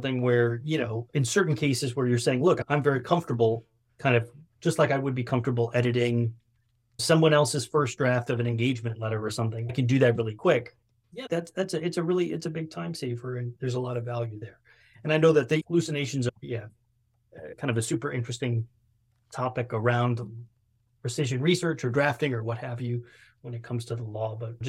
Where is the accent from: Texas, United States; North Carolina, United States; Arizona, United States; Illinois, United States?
Illinois, United States; Chicago; born there; I'm not a huge hot dog person, although I was born in Chicago.